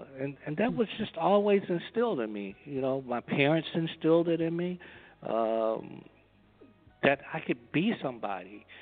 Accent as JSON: {"language": "English", "town": "Gaston", "region": "the South", "country": "United States", "tie": "born or raised there", "said": "we call it the country, in the South where I grew up in Gaston."}